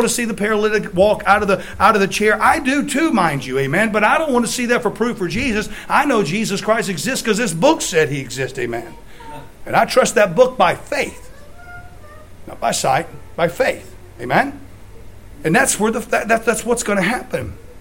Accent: United States; You know, I'm an American.

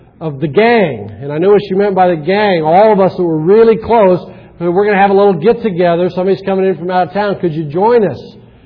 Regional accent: Carmel, Indiana, United States; I grew up in Carmel down in Indianapolis

